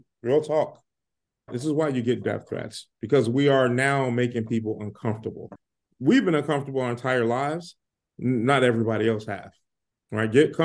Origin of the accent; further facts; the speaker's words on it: Chicago, Illinois, United States; four of us growing up in Robert Taylor housing, I was more fearful of her than the gangs, than the dope, anything.